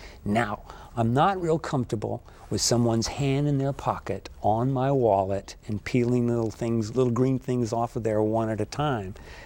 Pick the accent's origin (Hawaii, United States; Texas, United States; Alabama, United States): Hawaii, United States; my great-grandfather was an ukulele player from Kealakekua. We're from the Big Island.